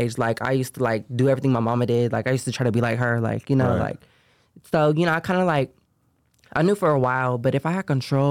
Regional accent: Sacramento, California, United States; I grew up in Sacramento, California.

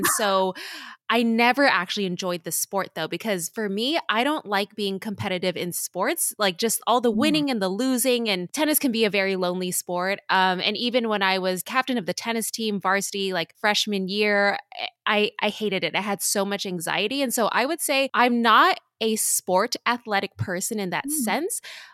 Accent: California, United States; So I grew up in Southern California. My parents are both Vietnamese immigrants.

